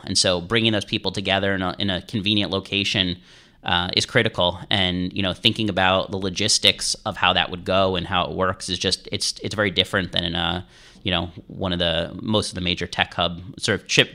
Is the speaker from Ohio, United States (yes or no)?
yes; Cleveland, Ohio, United States; also born or lived in Los Angeles / New York; I grew up in Cleveland, lived in LA for a little bit, lived in New York for a while